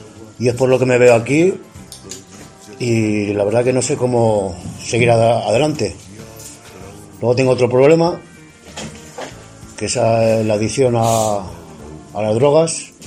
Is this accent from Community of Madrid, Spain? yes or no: yes; Madrid, Community of Madrid, Spain; soy de Madrid